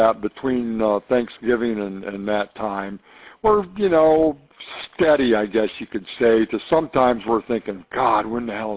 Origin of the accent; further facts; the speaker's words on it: Michigan, United States; I mean, I grew up in Michigan, and I was used to cold weather, you know, but I've lived down here for 40 years